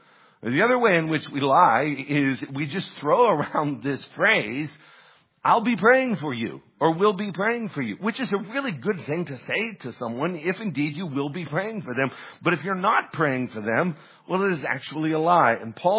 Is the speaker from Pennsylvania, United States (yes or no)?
yes; Du Bois, Pennsylvania, United States; born or raised there